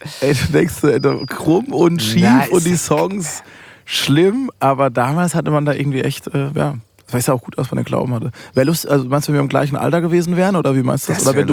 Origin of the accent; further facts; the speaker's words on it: Karlsruhe, Baden-Württemberg, Germany; so bei uns im Wald, ich komme aus Karlsruhe, ist die größere Stadt, kommt Ettlingen, kommt Waldbronn.